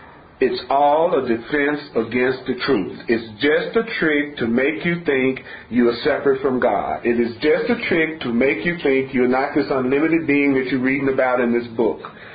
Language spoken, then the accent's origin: English; the South, United States; born there; I was born in the South during the time of segregation.